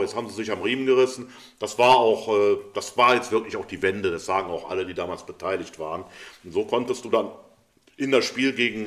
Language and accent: German; Cologne, North Rhine-Westphalia, Germany; Und jetzt bin ich ja als Kölner jetzt eigentlich unverdächtig, ein Düsseldorfer Fan zu sein.